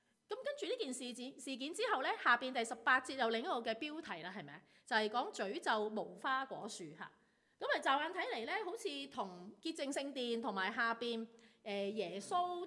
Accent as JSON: {"language": "Cantonese", "country": "China", "said": "即係好似我哋中國人咁樣分得好清楚嘅。"}